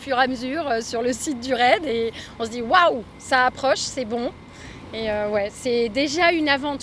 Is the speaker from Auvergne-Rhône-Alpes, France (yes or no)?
yes; Auvergne-Rhône-Alpes, France; Alors, on est entre Aix-les-Bains et Annecy.